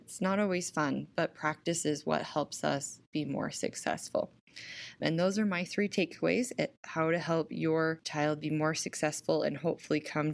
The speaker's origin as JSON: {"language": "English", "town": "South Weber", "region": "Utah", "country": "United States", "said": "I'm from South Weber, Utah"}